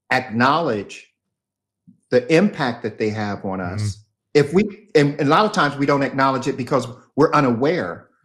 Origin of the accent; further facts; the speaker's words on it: United States; Growing up in America and ultimately going to prison for choices that I made